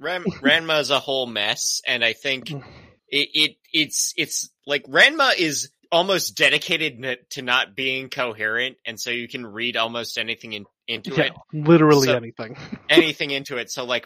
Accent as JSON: {"language": "English", "country": "Canada", "said": "my only lens on this is being Canadian"}